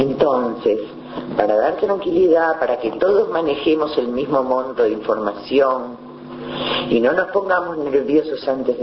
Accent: Uruguay; como uruguayos y uruguayas

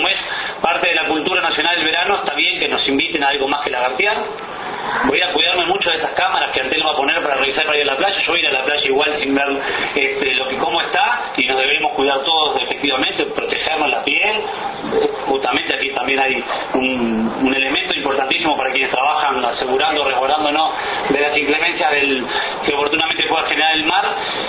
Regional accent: Montevideo, Uruguay; Yo soy un montevideano de pura cepa, y para mí la playa es un elemento permanente

